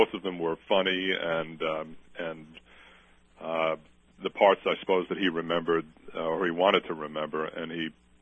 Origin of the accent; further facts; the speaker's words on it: Bayside, New York, United States; also born or lived in Brooklyn; I was born in August 1947 in New York City in Brooklyn, and I grew up in a new post-war suburb in Queens, Bayside, Queens. It's one of the boroughs of New York City.